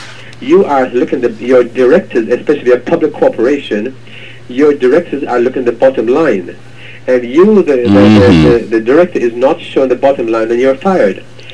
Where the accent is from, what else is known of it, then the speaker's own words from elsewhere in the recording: Canada; As a Canadian myself, living in Canada